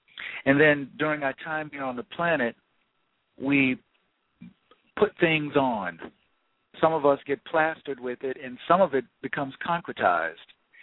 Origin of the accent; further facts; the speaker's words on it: the South, United States; I was born and raised here in the South into a very cohesive community that was founded in 1868 by a missionary.